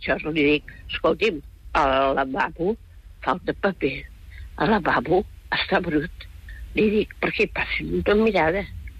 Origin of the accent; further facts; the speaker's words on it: Reus, Catalonia, Spain; now in Barcelona, Spain; Jo no sóc d'aquí, jo sóc de Reus, però fa 50 anys que visc a Barcelona.